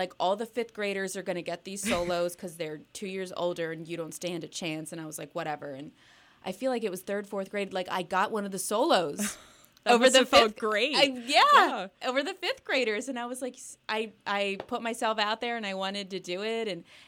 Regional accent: Pottstown, Pennsylvania, United States; I'm from Pottstown, Pennsylvania, which is about an hour from Bethlehem

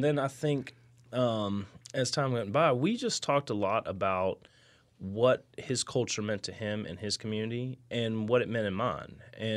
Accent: West Virginia, United States; the community that I grew up in West Virginia, what life was like for me, how we helped each other out.

